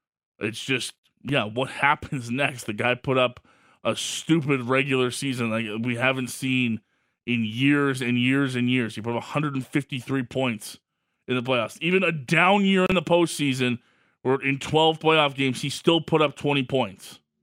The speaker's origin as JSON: {"language": "English", "country": "Canada", "said": "I as a Canadian, I don't feel ashamed"}